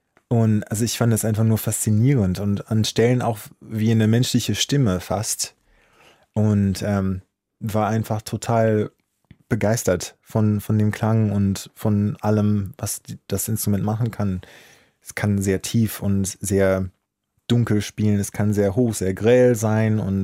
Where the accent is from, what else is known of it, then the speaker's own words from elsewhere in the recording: Southern United States, United States; Also, ich bin ja, wie gesagt, in Südstaaten aufgewachsen.